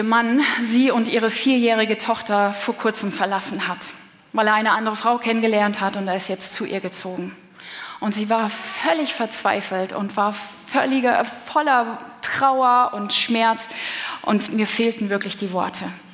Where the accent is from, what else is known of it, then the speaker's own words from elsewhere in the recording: Kenya; moved away; Ich bin in Kenia aufgewachsen